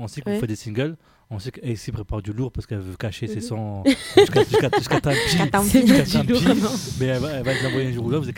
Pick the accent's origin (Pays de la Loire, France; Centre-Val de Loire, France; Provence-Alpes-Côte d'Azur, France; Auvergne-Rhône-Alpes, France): Provence-Alpes-Côte d'Azur, France; Marseille; Nous, qu'on a grandi à Marseille, on se connaît tous.